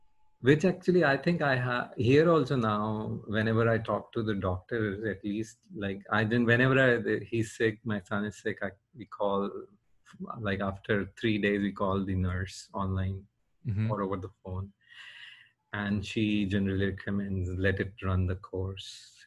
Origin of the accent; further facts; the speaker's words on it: India; growing up in India